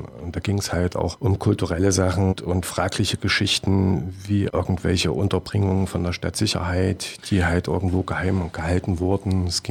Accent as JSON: {"language": "German", "town": "Weimar", "region": "Thuringia", "country": "Germany", "tie": "born there", "said": "Genau, ich bin auch in Weimar geboren."}